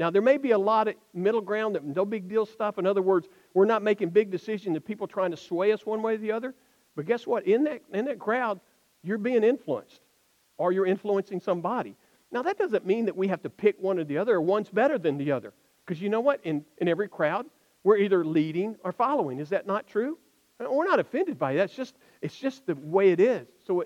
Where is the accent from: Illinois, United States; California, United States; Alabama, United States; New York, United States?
Alabama, United States; moved away as an adult; I moved here in 1985 from Alabama.